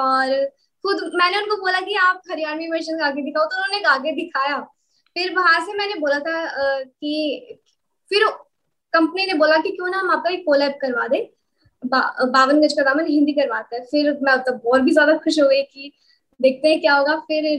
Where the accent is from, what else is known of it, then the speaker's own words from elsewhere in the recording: Khekra, Uttar Pradesh, India; मैं यूपी से हूँ, बागपत एक जिला है वहां से हूँ मैं, खेकड़ा से, तो मुझे हरियाणवी नहीं आती थी।